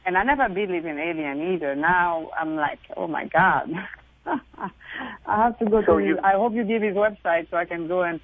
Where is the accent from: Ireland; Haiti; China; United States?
Haiti; English is a second language; because I grew up very poor in Haiti